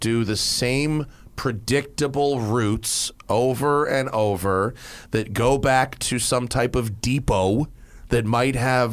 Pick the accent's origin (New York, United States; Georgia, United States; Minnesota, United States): New York, United States; Like I've lived in New York City. I grew up in New York.